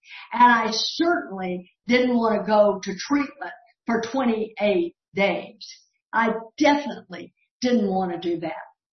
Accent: Texas, United States; And when I grew up in Texas, the Baptists hated the Catholics.

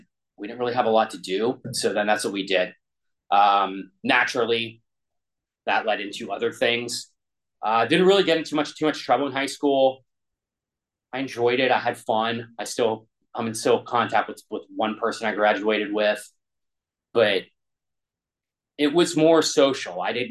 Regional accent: Pennsylvania, United States; I grew up in Western PA.

